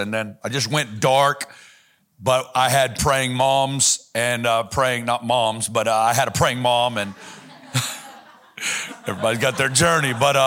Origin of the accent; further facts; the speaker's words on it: Arkansas, United States; I'm from Northwest Arkansas, a little town of 3,000.